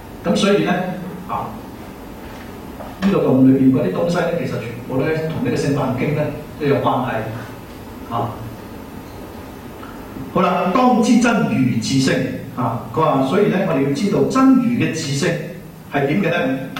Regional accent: China; 但係我哋中國人咧就先講有，就先講無。

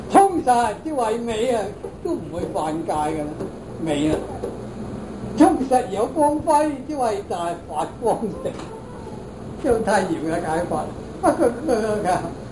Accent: China; 我哋中國人係點啊？啊，中國人咧都有啲分嘅噃。

